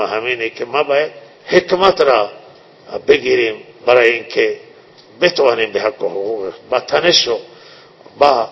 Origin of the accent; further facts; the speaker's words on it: Iran; ما صدها سالی که هوا و اجداد ما در جد دفنان و ما ایرانی بودیم